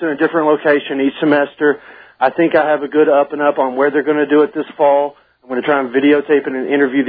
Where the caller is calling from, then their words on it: Blacksburg, Virginia, United States; I'm calling from Blacksburg, Virginia.